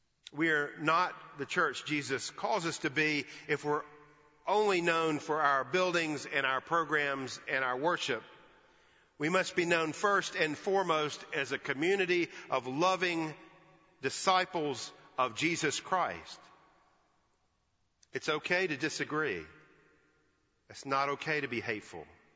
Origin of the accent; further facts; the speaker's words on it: Alabama, United States; I'm from Alabama, for goodness sake. That's a foreign country.